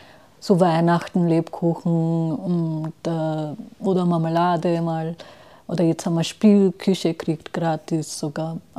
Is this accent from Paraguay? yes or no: no; Austria; ich bin selber Österreicherin, habe eine Staatsbürgerschaft, ich bin hier aufgewachsen.